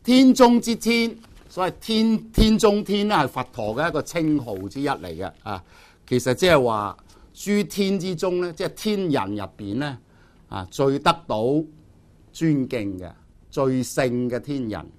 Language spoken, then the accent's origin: Cantonese; Guangdong, China; 我哋廣東人咧俗話即係玉皇大帝啊